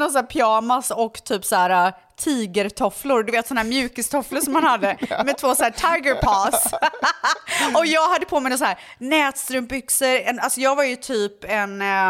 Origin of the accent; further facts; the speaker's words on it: Borås, Västra Götaland County, Sweden; alltså jag var ändå från Borås.